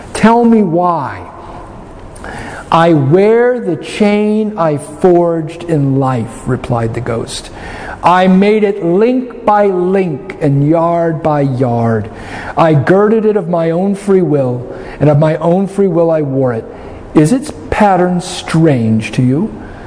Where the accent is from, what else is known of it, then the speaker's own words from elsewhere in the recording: Alaska, United States; You know, growing up in Alaska, you know, cabins were actually kind of small.